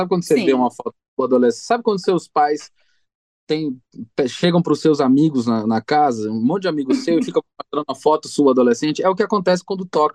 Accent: Salvador, Bahia, Brazil; accent: Baiano; now in São Paulo, Brazil; moro em São Paulo há 11 anos, então, quando eu chego em Salvador, as pessoas dizem até que eu perdi o sotaque de baiano. Mas quando eu chego aqui, os paulistas dizem que o meu sotaque parece pernambucano

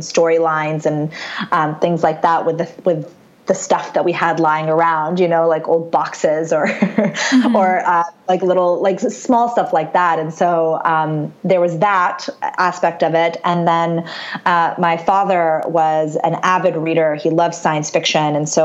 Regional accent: Syria; now in Canada; when we first came to Canada, I'm originally from Syria, when we first came to Canada in 1989, we didn't have very much.

